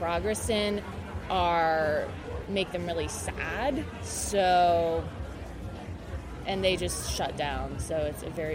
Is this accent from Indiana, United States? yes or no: no; Pennsylvania, United States; now in New York, United States; Pennsylvania.